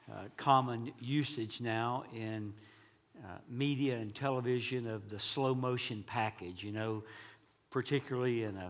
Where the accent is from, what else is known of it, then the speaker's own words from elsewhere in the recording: Texas, United States; And growing up in East Texas, my mom and dad made sure that we were in Sunday school and church on Sunday morning.